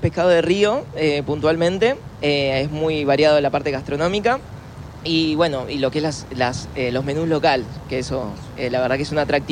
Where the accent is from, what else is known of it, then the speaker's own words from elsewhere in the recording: Almirante Brown, Buenos Aires Province, Argentina; now in Federación, Argentina; Estoy viviendo en Federación, Entre Ríos. Soy acá, de Almirante Brown, pero actualmente vivo allá.